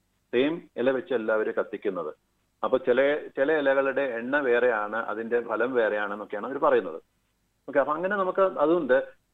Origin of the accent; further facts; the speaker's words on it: Kerala, India; അതായത് നമ്മൾ ഒരു മലയാളി എന്ന നിലയ്ക്ക് ഇങ്ങോട്ട് ഒരു വിദേശത്തേക്ക് പോകുമ്പോൾ